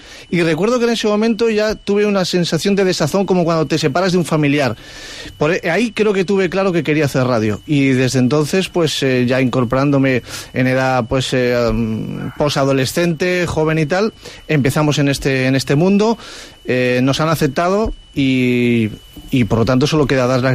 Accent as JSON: {"language": "Spanish", "town": "Rubí", "region": "Catalonia", "country": "Spain", "tie": "born or raised there", "said": "la primera vez que me puse ante el micrófono fue en un programa infantil en mi pueblo, en la radio municipal de mi pueblo, en Rubí, en Barcelona"}